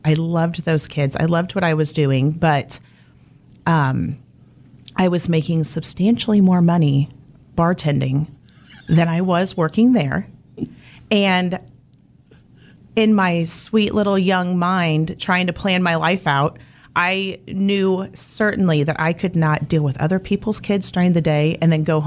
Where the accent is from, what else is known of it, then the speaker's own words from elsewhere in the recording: Kansas, United States; I grew up down on the far, far southeast side. Not even in Wichita.